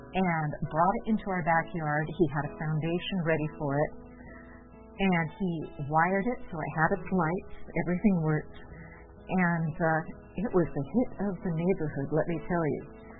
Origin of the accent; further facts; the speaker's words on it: Lodi, United States; born there; I was born in Lodi.